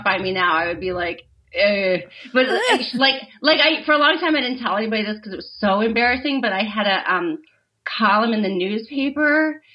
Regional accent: Midwest, United States; because you don't spend a lot of time talking about the entertainment industry if you're growing up in the Midwest, right, in the 80s.

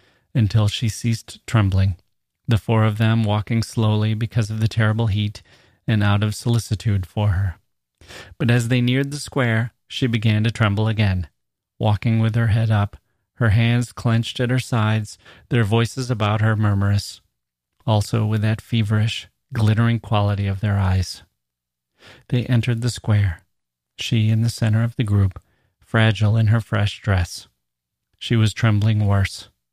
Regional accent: the North, United States; So, like I said, I grew up in the North. No lynchings up there.

